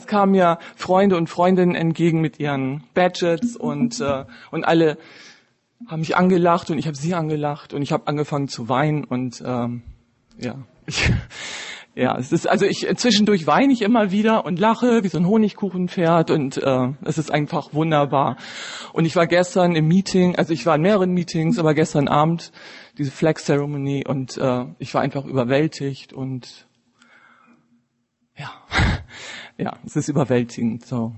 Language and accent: German; Bremen, Germany; bin Alkoholikerin. Hi, ich komme aus Bremen